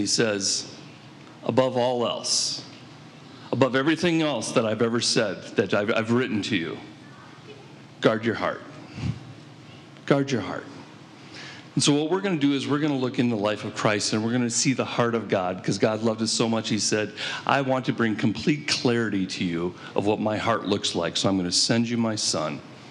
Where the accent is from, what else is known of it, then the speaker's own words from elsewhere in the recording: Minnesota, United States; By the way, my wife grew up in Racine, Wisconsin. I grew up in Minnesota.